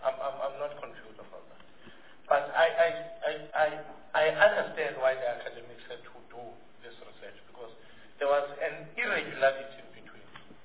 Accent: KwaZulu-Natal, South Africa; I'm from KwaZulu-Natal. I shop in Kosi, and I know they're in Belgium.

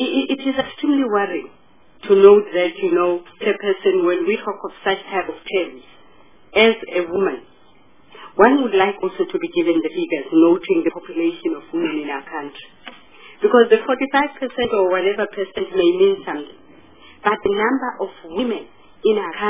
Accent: Gauteng, South Africa; I come from Gauteng. I'm born, bred, and battered in Gauteng, Chairperson.

